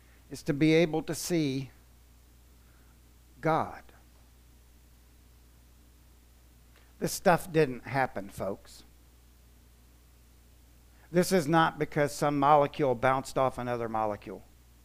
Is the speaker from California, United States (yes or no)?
no; Cape Canaveral, Florida, United States; And I grew up in Cape Canaveral where we launched rockets